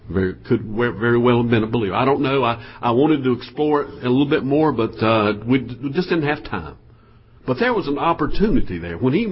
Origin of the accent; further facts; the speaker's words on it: Durham, North Carolina, United States; I said, well, I'm from Durham.